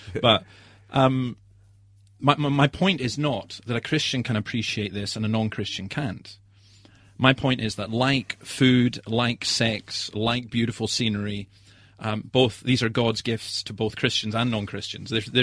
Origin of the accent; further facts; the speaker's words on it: Scotland, United Kingdom; I grew up in the Scottish Highlands, and it was the stunning beauty